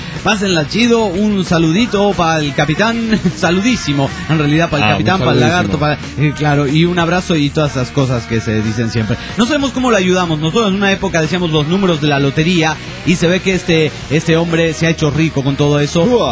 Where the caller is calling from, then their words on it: Tarija, Bolivia; de Tarija, Bolivia. Yo quería felicitarlos